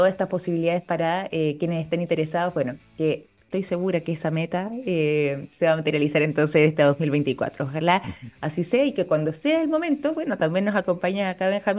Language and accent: Spanish; Chile; quizás incluso como chilenos o como latinos desconocemos